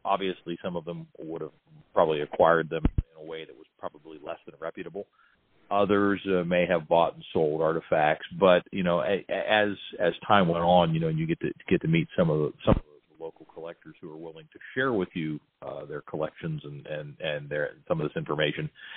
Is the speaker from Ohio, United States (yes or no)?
yes; Steubenville, Ohio, United States; I'm from the Steubenville area.